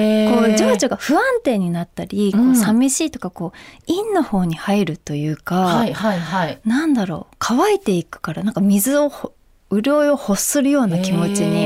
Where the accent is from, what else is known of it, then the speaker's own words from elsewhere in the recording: Gifu, Japan; 私は岐阜県出身なんですけど、岐阜ってこう緑と、あと川と、本当に豊かな自然に囲まれたところで育ったので、